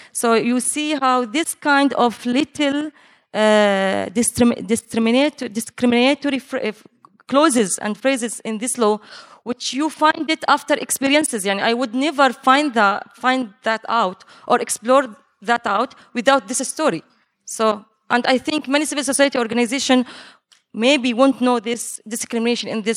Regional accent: Amman, Amman Governorate, Jordan; English is a second language; I came from Jordan. I live in the capital, Amman.

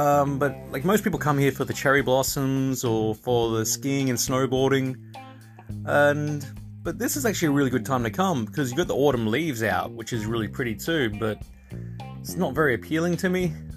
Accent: Australia; But I'm Australian, so you have to forgive me for that.

